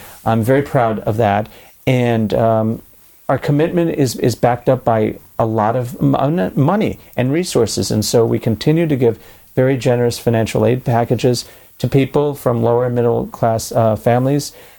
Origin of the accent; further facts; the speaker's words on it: Lexington, Kentucky, United States; I grew up in Lexington, Kentucky